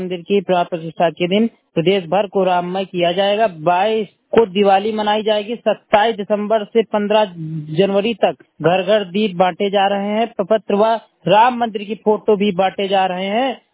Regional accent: Unnao, Uttar Pradesh, India; मैं जनपद उन्नाव का निवासी हूँ।

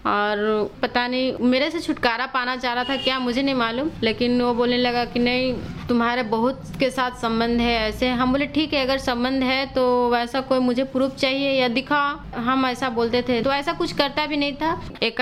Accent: Itkhori, Jharkhand, India; मैं इटखोरी से हूँ।

